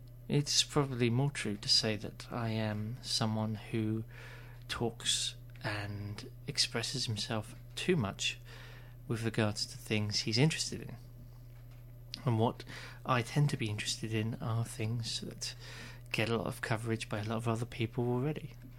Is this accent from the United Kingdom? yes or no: yes; England, United Kingdom; I have next to no education when it comes to English, being English but poorly educated.